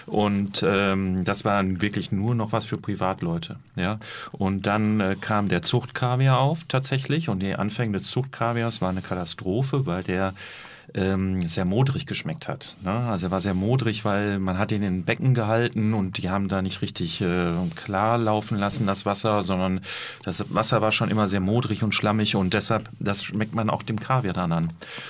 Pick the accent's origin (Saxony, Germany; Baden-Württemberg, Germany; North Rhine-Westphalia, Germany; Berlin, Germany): North Rhine-Westphalia, Germany; Grünkohl kennen wir auch aus dem Ruhrgebiet, wo ich herkomme.